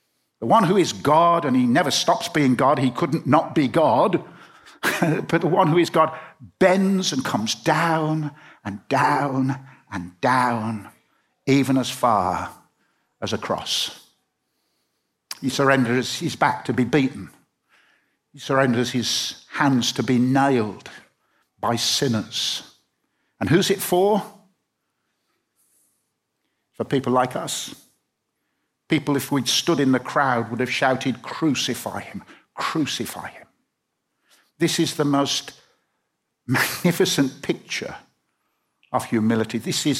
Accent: Birmingham, West Midlands, United Kingdom; You know, I'm a bloke. I'm a Brummie. I'm husband. I'm a granddad.

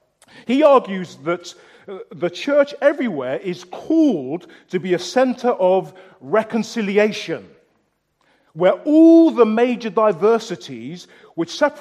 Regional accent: London, United Kingdom; also born or lived in Birmingham / Jamaica; After living for about a year in Jamaica in the 1970s, we were raised in London.

